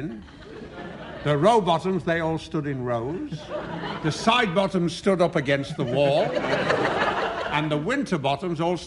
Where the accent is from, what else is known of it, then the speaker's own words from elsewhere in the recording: North West England, United Kingdom; I come from Lancashire, and in Lancashire there's a lot of bottoms.